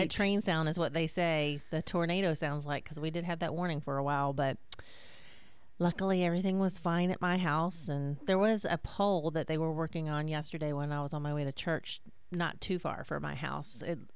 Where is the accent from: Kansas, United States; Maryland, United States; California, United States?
Maryland, United States; now in Florida, United States; I mean, I'm not an original Floridian. I'm a come here, is what I like to say.